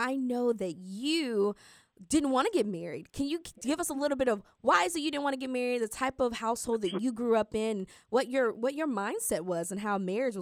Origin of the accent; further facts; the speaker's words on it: Mississippi, United States; I'm from Mississippi